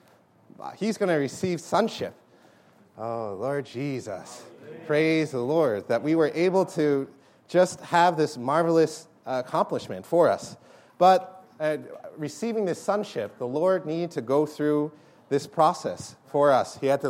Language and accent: English; New York City, New York, United States; from New York City, just as a brief introduction